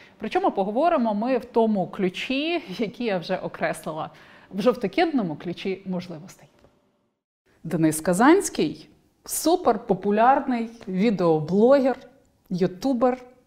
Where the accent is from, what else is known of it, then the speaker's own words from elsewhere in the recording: Lviv, Lviv Oblast, Ukraine; moved away as an adult; now in Kyiv, Ukraine; я львів'янка, яка на 5-му курсі університету в 2000 році переїхала до Києва